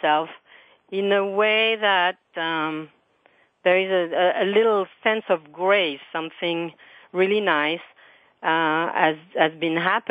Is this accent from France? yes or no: yes; France; I was recently in France for 2.5 weeks. I'm from France originally.